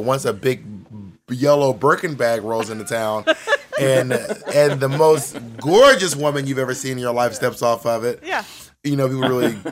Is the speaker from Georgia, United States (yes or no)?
yes; Columbus, Georgia, United States; also born or lived in Phenix City / LaGrange / Corinth; I'm from like a lot of small towns, but I grew up in Columbus, Georgia, and in Phenix City, Alabama, and LaGrange, Georgia, and Corinth, Mississippi.